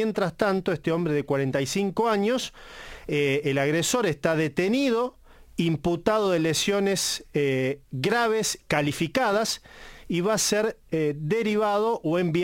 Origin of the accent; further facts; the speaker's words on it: Argentina; cómo somos los argentinos, tan temperamentales